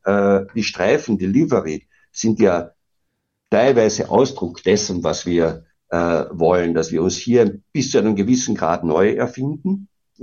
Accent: Austria; now in Frankfurt, Germany; ich bin ja als Österreicher hier in Frankfurt so ein bisschen unschuldig in dieses Thema reingeschlittert

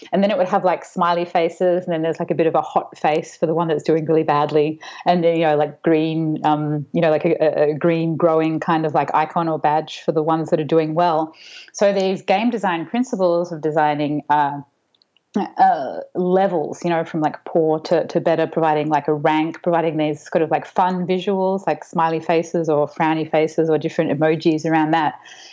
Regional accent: Australia; I grew up in Australia

